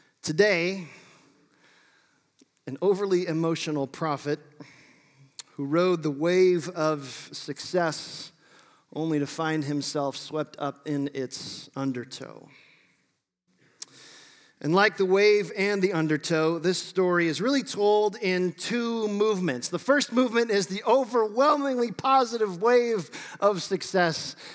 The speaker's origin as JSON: {"language": "English", "region": "Ohio", "country": "United States", "said": "I was super excited to see all those waves, like, crashing in, because I'm from Ohio. We don't have those here."}